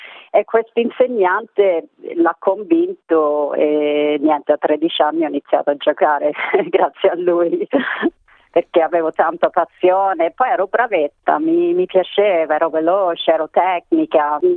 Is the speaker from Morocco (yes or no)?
no; Myrtleford, Victoria, Australia; also born or lived in Albury-Wodonga, New South Wales; poi io sono nata nel 1971 a Myrtleford, e da lì Myrtleford poi ho fatto quasi tutta la scuola, Albury Wodonga, che è Nuovo Sud Galles